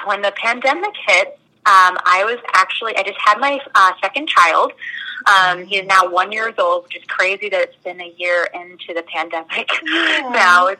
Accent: Maryland, United States; moved away as an adult; now in Maine, United States; So I'm originally from Maryland, but moved up to Maine, I would say about 3 years ago.

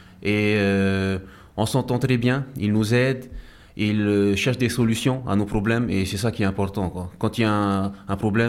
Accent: Windward Islands, French Polynesia; je suis originaire de Tahiti et je fais de la comédie depuis 4 ans à peu près

